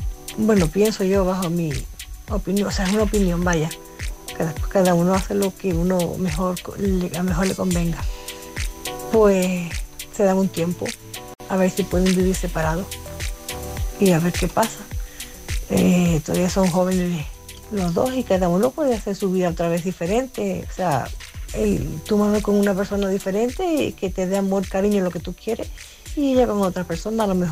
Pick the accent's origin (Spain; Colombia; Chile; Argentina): Spain; Canary Islands; now in A Coruña, Spain; la tinerfeña que vive en Coruña.